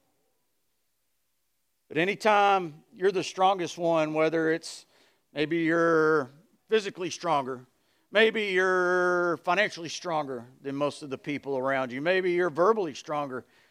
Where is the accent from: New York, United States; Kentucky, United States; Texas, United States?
Texas, United States; Burleson; I told you all before, I grew up in Burleson, and we had a school bully, you know.